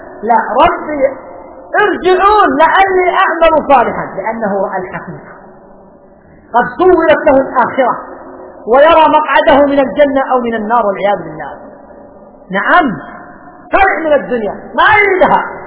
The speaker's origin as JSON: {"language": "Arabic", "country": "Yemen", "said": "محزن عندنا في اليمن"}